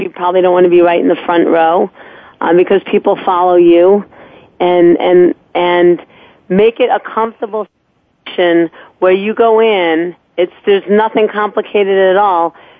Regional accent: New York, United States; I know that because I'm from New York myself.

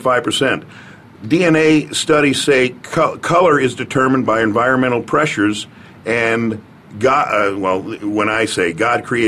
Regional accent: Brooklyn, New York, United States; Anyway, I'm from Brooklyn, New York, you know. And my mother is Irish.

